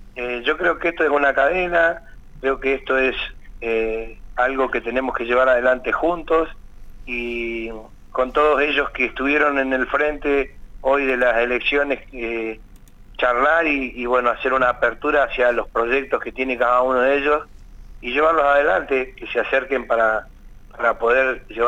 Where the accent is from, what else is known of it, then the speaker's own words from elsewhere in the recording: Cinco Saltos, Río Negro, Argentina; Yo soy hijo de chacarero, soy nacido y criado en Cinco Saltos, hice mi escuela primaria en la escuela rural 132 de La Parra